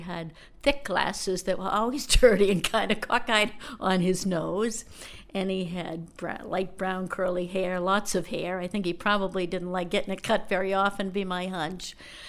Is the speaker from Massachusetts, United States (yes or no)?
yes; Boston, Massachusetts, United States; I grew up initially in South Boston, Massachusetts, in the projects, what's known here as the Flats, and then moved to a lower middle class area we thought was quite lofty at the time, a two-family house.